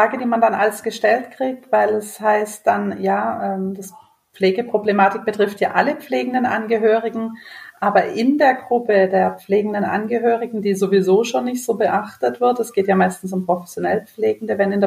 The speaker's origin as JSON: {"language": "German", "town": "Heilbronn", "region": "Baden-Württemberg", "country": "Germany", "accent": "Swabian", "said": "kann das Schwäbisch sehr schwer unterdrücken. Da merkt man gleich, ich komme hier aus der Ecke Heilbronn am Neckar"}